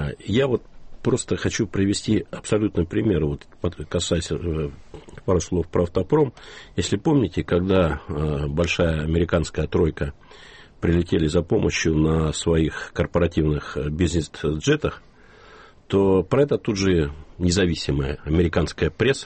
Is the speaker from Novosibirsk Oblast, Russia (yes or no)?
yes; Novosibirsk, Novosibirsk Oblast, Russia; Я сам новосибирец.